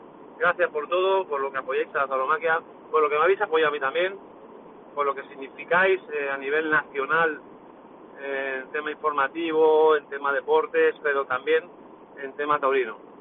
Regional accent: Albacete, Castilla-La Mancha, Spain; los albaceteños tenemos ese filón de exigencia tan alto

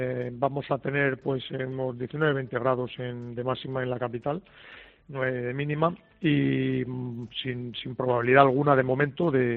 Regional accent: Salamanca, Castile and León, Spain; No, efectivamente, soy de Salamanca.

